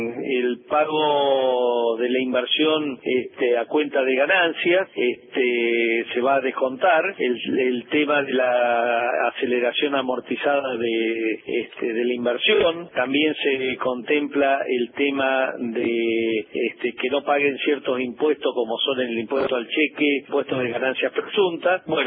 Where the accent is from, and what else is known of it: Argentina